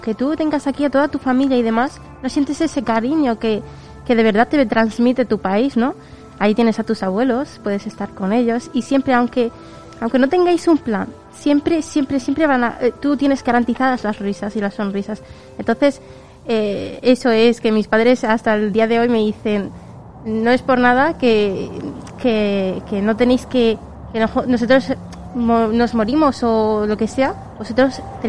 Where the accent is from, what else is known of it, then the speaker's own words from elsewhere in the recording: Morocco; yo soy árabe, soy marroquí. Y mi sangre es de Marruecos.